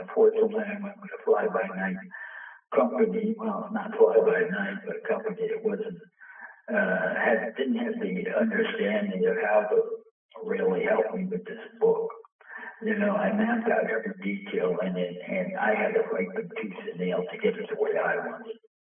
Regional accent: New York City, New York, United States; and they put me on a sports show at 6 o'clock in the morning in Boston, and I'm from New York City.

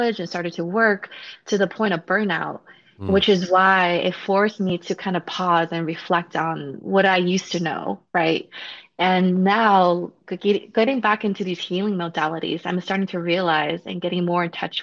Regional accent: China; Yes, I was born in China, and I grew up with my grandfather

